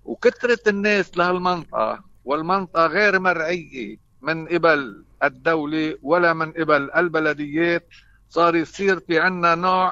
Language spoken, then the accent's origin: Arabic; Sfinet el-Qaitaa, Akkar, Lebanon; بلدتنا نحن كبلدة، مثل ما قلت وذكرت إنه نحن سفينة القيطع هي بقضاء عكار،